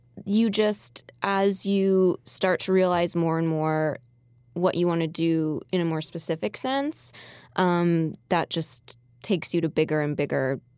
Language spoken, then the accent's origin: English; Canadian Prairies, Canada; moved away as an adult; also born or lived in Toronto; I'm from Canada. I'm originally from the Canadian prairies. I escaped from my small town there when I was about 18 and moved to Toronto for school, for university